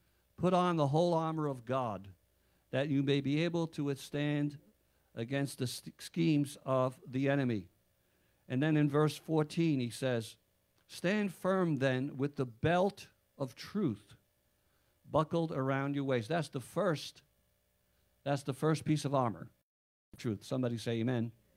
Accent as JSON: {"language": "English", "town": "Queens", "region": "New York", "country": "United States", "tie": "born or raised there", "said": "When I was a kid and growing up in Queens, New York, I snuck into a swimming place where it was like by membership only."}